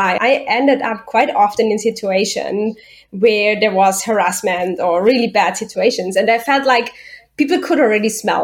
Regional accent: Austria; I also think, like, I'm coming from Europe and especially Austria, so I don't want to generalize for whole Europe now

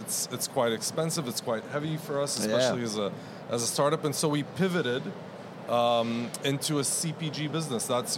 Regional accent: Abu Dhabi, United Arab Emirates; moved away as an adult; I grew up in Abu Dhabi. I went to, you know... it's customary there when you go for university, you usually fly abroad. So I ended up going to McGill in Montreal, I fell in love with that city.

